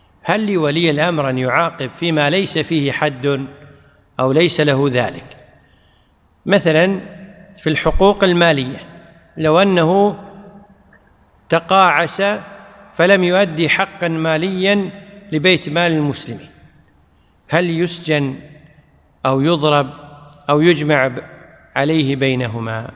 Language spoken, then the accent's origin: Arabic; Kuwait; يعني مثل عندنا في الكويت،